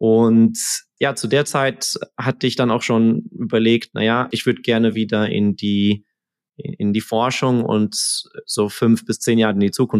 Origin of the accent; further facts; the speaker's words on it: Germany; accent: German; also born or lived in Oxford / Switzerland; now in United States; Vanessa hat mir vorhin erzählt, dass mein Akzent noch ziemlich deutsch ist, was ich so schätzen weiß. Ich bin tatsächlich noch gar nicht so lange hier. Ich bin seit anderthalb oder knapp anderthalb Jahren in den USA, hier bei MIT.